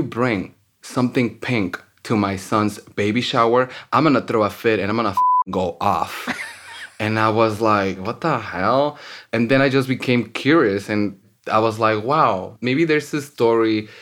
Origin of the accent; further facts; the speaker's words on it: Mexico City, Mexico; English is a second language; I'm imported from Mexico City, so English is my second language.